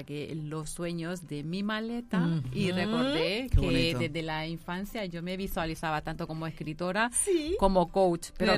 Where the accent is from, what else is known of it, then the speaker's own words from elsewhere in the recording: Tegucigalpa, Francisco Morazán, Honduras; born there; soy hondureña de origen. Nací en la capital, Tegucigalpa.